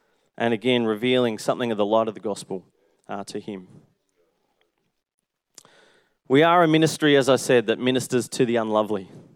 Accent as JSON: {"language": "English", "town": "Melbourne", "region": "Victoria", "country": "Australia", "tie": "born or raised there", "said": "just maybe it's growing up in Melbourne"}